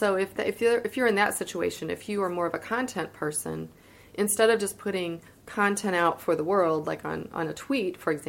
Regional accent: O'Fallon, Illinois, United States; who performed, which is the band from my hometown.

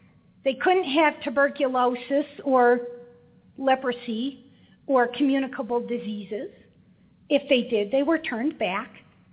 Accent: Missouri, United States; I say I'm from the East Coast. I'm from the East Coast of Missouri, Mississippi River, yeah.

